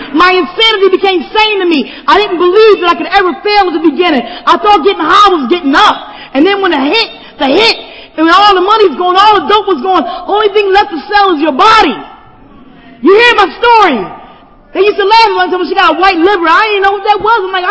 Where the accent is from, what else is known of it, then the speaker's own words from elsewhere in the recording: Philadelphia, Pennsylvania, United States; I grew up quick. I grew up fast in North Philadelphia.